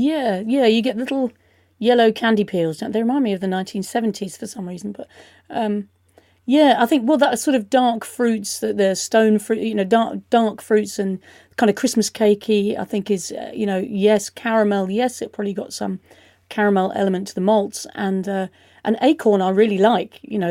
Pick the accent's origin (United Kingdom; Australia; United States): United Kingdom; it's something that, you know, we can rightly be proud of as British people.